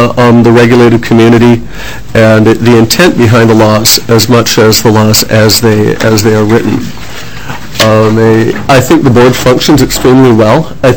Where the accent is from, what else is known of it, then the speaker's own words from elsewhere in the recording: New Brighton, Minnesota, United States; I grew up in Minnesota, in New Brighton, not far from Representative Runbeck's district.